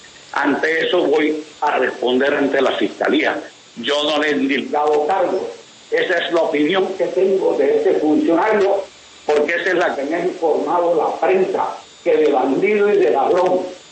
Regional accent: Colombia; Yo también soy un colombiano

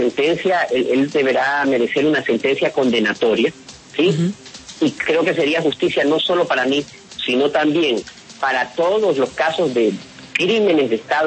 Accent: Ecuador; Yo me dediqué a denunciar los más graves casos de corrupción en mi país. Yo fui el que denunció los primeros actos, los primeros indicios, las primeras pruebas de la vinculación del gobierno de Rafael Correa con el narcotráfico

